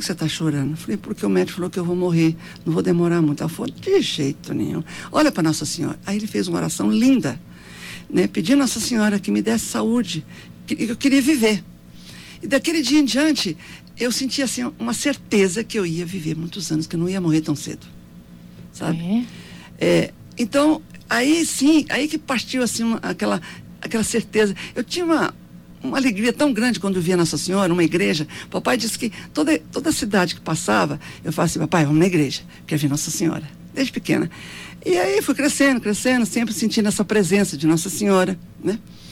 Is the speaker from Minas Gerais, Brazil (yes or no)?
yes; Campina Verde, Minas Gerais, Brazil; born there; Não. Eu nasci numa cidade chamada Campina Verde.